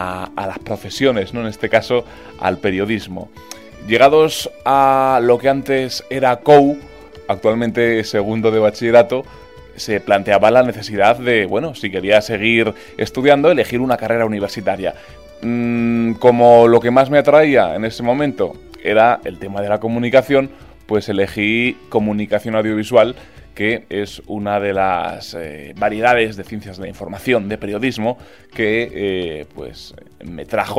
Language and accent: Spanish; Burgos, Castile and León, Spain; yo soy de Burgos, cuando estaba en Burgos estudiando en el colegio, en el instituto